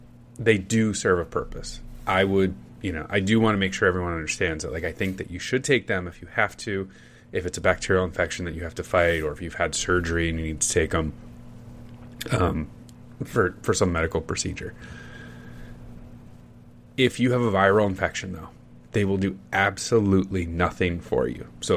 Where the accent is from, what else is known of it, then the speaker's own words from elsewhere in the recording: Northeast, United States; my body was born and raised in the Northeast, so I'm conditioned for dry, cold winters